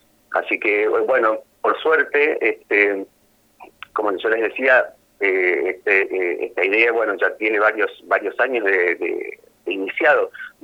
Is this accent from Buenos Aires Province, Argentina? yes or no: no; Paso de los Libres, Corrientes, Argentina; toda mi infancia, mi adolescencia, yo la pasé en Libres, y en esa época, estoy hablando hace ya más de 40 años